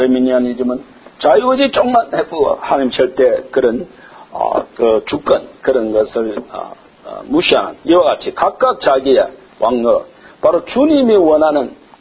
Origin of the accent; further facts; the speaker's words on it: South Korea; 내가 원해서 어떤 한국인으로 태어난 것도 아니고